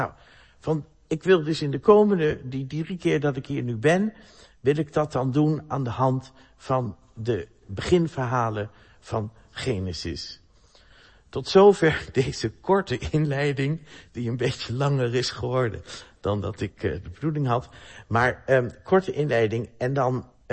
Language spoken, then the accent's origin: Dutch; Enschede, Overijssel, Netherlands; Bij ons in Enschede, met die textielindustrie, waar kwam al dat katoen vandaan?